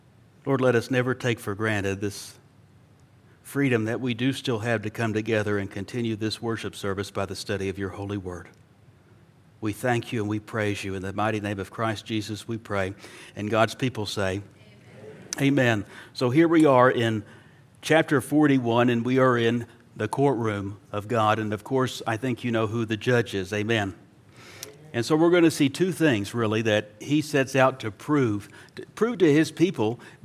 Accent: Fort Worth, Texas, United States; lost my hometown of Fort Worth

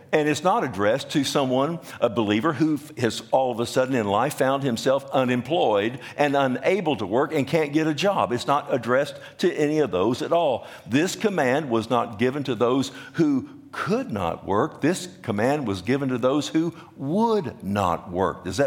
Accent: Texas, United States; No one tells me what to do. I'm my own man. I'm an American. I'm a Texan, by golly.

